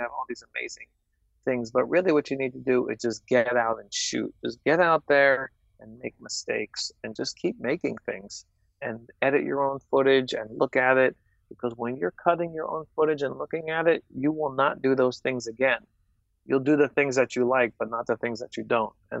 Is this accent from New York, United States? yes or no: yes; New York, United States; also born or lived in Washington, D.C.; I'm originally from New York, but I spent the majority of my life just outside Washington, D.C.